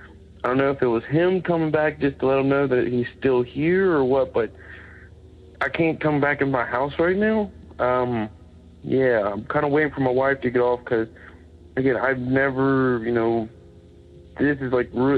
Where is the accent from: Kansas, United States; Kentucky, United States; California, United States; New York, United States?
Kentucky, United States; Florence; I'm from Florence, Kentucky.